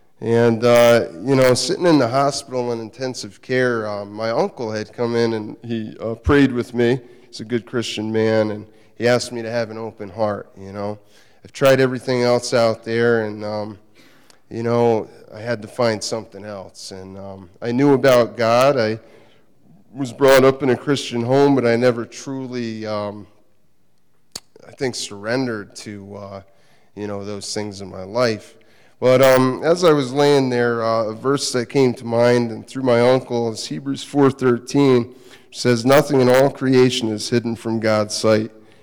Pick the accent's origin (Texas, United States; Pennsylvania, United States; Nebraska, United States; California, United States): Pennsylvania, United States; I'm 35. I'm from Eastern Pennsylvania.